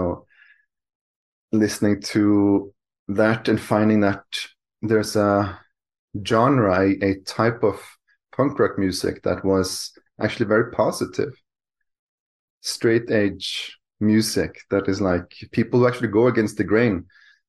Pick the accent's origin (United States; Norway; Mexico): Norway; I grew up in Norway, and my family was very close to nature.